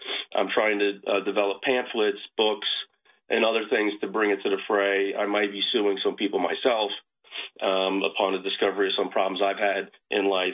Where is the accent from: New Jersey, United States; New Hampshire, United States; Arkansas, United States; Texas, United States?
New Jersey, United States; also born or lived in Minneapolis; I'm from Minneapolis. I was born there. I grew up in New Jersey, but we always had strong connections with the area.